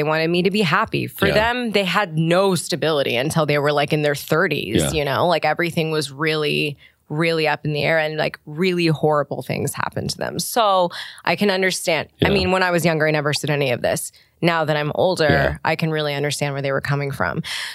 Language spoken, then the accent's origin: English; Beaverton, Oregon, United States; especially growing up in Beaverton, Oregon, which at the time was not the most diverse place in the world.